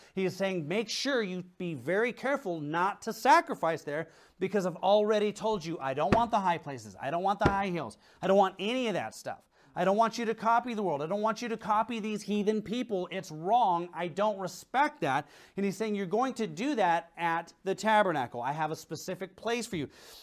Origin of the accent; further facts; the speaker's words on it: Washington, United States; You're growing up in Washington, you always hear this phrase, you know, swimming upstream. You hear it all over, not just in Washington, but the salmon industry is very popular up there. And I remember as a kid learning how, you know, salmon spawn.